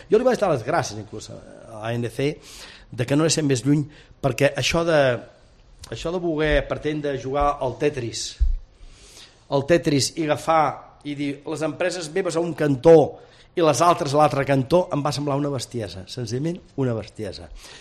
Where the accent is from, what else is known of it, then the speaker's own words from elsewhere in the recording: Vic, Catalonia, Spain; jo sóc fill de Vic